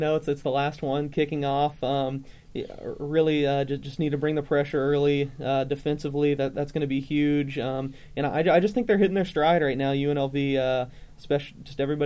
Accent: Wichita, Kansas, United States; My hometown Wichita to choke tomorrow.

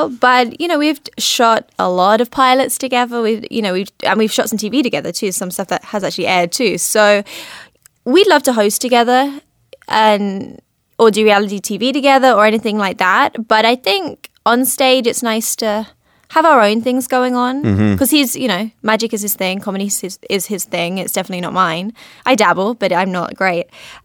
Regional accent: Portsmouth, South East England, United Kingdom; now in Las Vegas, United States; I'm from Portsmouth, England. It's near London, south of England.

